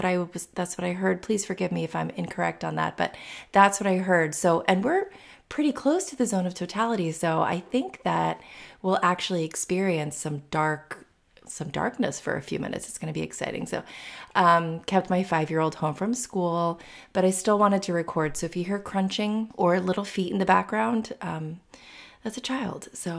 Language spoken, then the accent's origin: English; Florida, United States; I'm from Florida. I'm used to hurricanes. I'm not used to the ground moving.